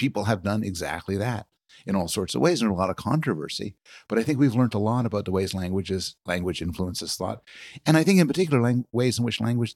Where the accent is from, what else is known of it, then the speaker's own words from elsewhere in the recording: Quebec, Canada; I was raised in Quebec, mostly French-speaking province, and my French is terrible. I grew up in kind of a Jewish-Greek neighborhood where my friends didn't speak French.